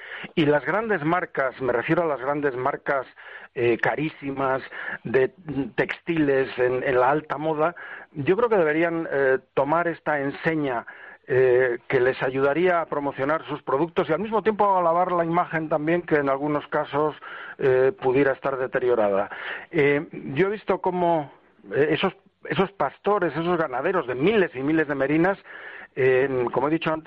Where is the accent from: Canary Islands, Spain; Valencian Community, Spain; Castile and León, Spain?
Castile and León, Spain; León; a España, en concreto a mi tierra, a León